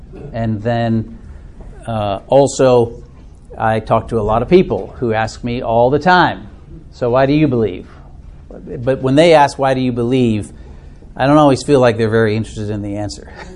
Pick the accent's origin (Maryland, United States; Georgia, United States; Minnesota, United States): Minnesota, United States; now in Alabama, United States; to mount a defense of why I'm a Minnesotan, you know. But of course, I'm now an Alabamian. We've lived here since the late 90s and are very happily Alabamians now.